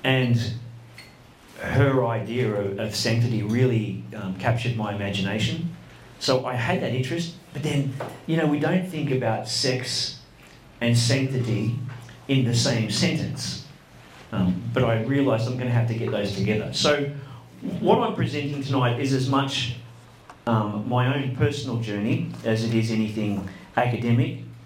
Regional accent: Brisbane, Queensland, Australia; I grew up in Brisbane, and I came down here because I was thinking of entering a religious order.

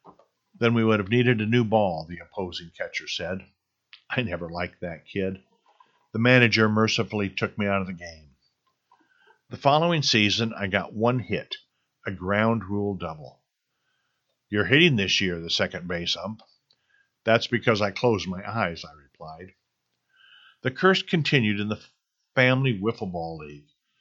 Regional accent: Stamford, Connecticut, United States; I recalled my days as a sports writer for my hometown paper, the Stamford Advocate in Connecticut.

